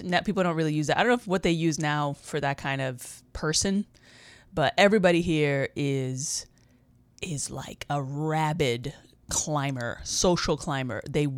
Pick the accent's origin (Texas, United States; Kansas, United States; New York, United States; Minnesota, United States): New York, United States; New York City; I'm from New York City, so maybe most people have seen something like it, but not me.